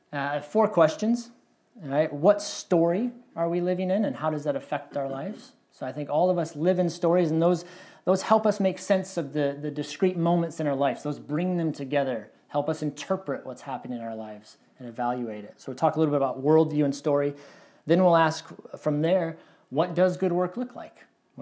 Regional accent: Michigan, United States; I grew up in Michigan, a lot of folks working in the auto industry and factories

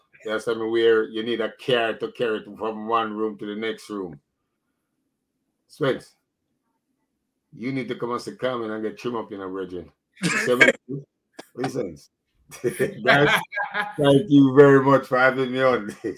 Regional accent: Jamaica; I grew up in Jamaica

